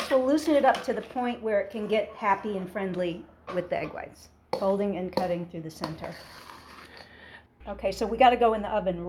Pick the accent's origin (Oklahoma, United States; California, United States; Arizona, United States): California, United States; Hollywood; My father was an actor. I grew up in Hollywood, and he was a wonderful man, but just not really qualified to be a parent.